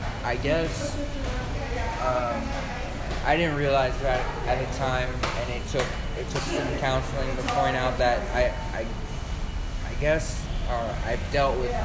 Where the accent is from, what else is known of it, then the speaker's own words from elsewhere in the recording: Miami, Florida, United States; I'm from Miami, it was really hot, I had the car running